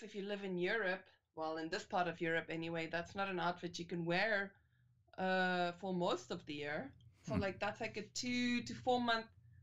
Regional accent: South Africa; So I guess as a South African, I was a bit disappointed

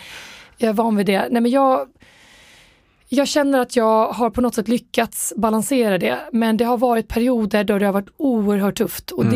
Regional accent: Sweden; born there; Så att jag är född i Sverige och så, men...

